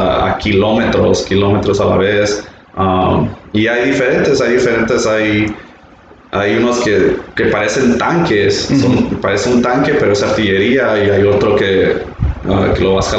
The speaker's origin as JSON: {"language": "Spanish", "town": "Tijuana", "region": "Baja California", "country": "Mexico", "tie": "born or raised there", "also_born_or_lived": "Los Angeles", "said": "yo viví en Tijuana. Yo nací en Los Ángeles, pero viví la mitad de mi vida de niño, vivía en Tijuana."}